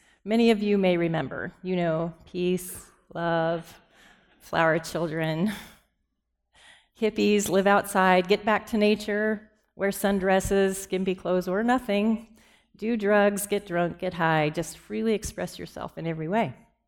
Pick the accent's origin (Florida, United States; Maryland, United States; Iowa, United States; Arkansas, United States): Florida, United States; Orlando; also born or lived in Michigan; I was born in Michigan, but shortly afterward, we moved to Florida, where my dad, who was a pastor, planted a church in Orlando, the Orlando Christian Reformed Church. I lived happily in Florida with my parents and two older brothers for the first 6 years of my life.